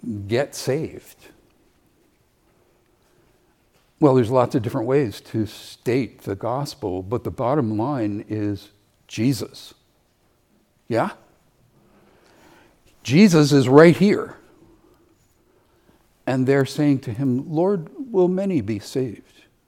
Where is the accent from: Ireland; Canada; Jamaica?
Ireland; And Dr. Packer, who is British, and I'm Irish, and the High King is Irish from the ancient five kingdoms.